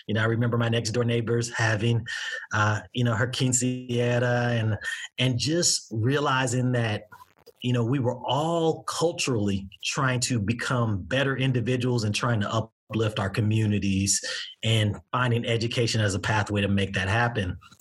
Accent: Compton, California, United States; I am originally from Compton, California, but I'm a Southern boy at heart. You know, my family is from Mississippi

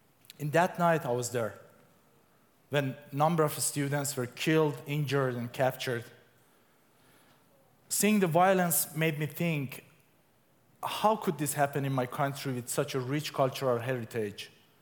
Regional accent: Iran; Furthermore, for me growing up in Iran, having a beard was not just a personal choice.

